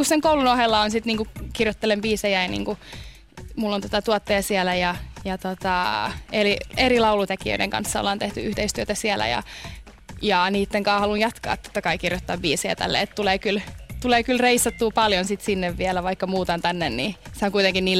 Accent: Inkoo, Uusimaa, Finland; Mä oon niinku kotoisin Inkoon metsistä

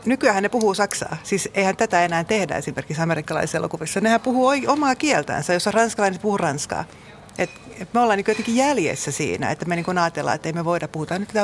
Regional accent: Tampere, Pirkanmaa, Finland; first language Swedish; Finnish is a second language; mä oon Tampereelta kotoisin, en kyllä puhunut ruotsia kadulla, vaikka se oli mun äidinkieli.

